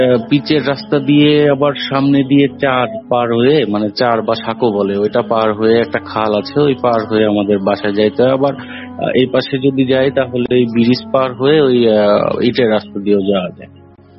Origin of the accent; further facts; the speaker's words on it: Gopalganj, Dhaka Division, Bangladesh; তো একবার হয় কি, আমি আমাদের বাড়ি হচ্ছে গোপালগঞ্জ